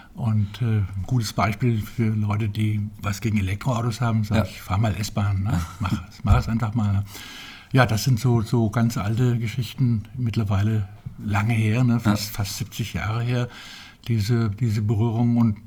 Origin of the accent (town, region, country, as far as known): Brandenburg, Germany; born there